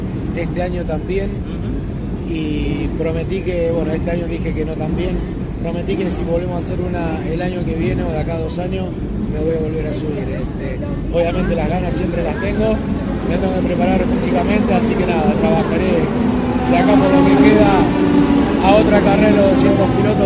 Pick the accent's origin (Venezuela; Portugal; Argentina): Argentina; es un orgullo como argentino